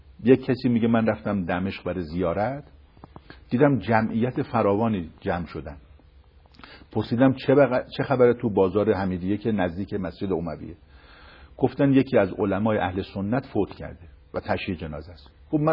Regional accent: Iran; گفتم آقا من از ایران اومدم

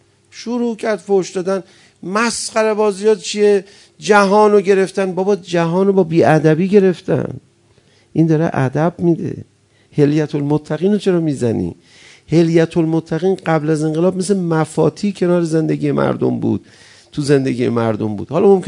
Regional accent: Iran; پیر مردی بود، فهمید من ایرانیم

